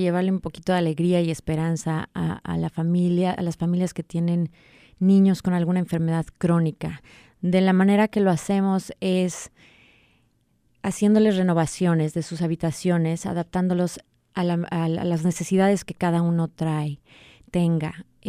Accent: Mexico; yo soy mexicana, entonces soy muy, muy orgullosa de ser mexicana. Llevo mis raíces con mucho orgullo

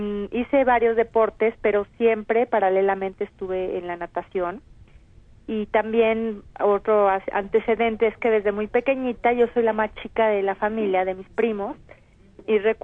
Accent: Mexico; te puedo decir que en mi país, aquí en México

